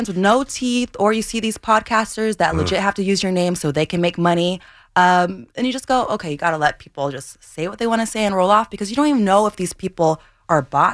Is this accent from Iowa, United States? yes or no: yes; Iowa City, Iowa, United States; I was the fastest girl alive at the age of 12 in Iowa City.